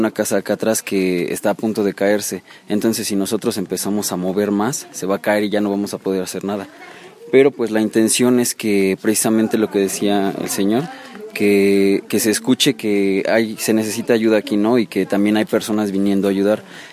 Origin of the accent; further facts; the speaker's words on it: Lerma, State of Mexico, Mexico; vengo de Lerma.